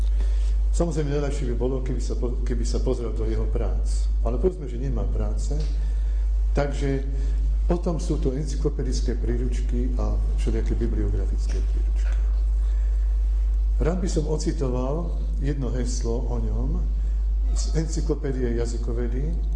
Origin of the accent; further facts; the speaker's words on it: Lučenec, Banská Bystrica Region, Slovakia; moje rodné mesto nie je tak vzdialené, Lučenec, a moja matka sa narodila v Hostišovciach v Gemeri.